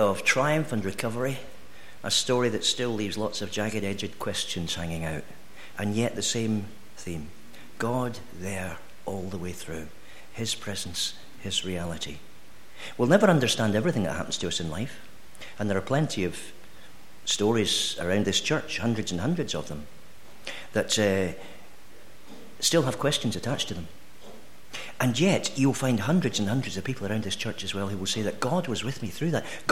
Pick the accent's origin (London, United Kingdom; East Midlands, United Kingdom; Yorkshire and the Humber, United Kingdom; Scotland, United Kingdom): Scotland, United Kingdom; born there; because I was born in Fife in Scotland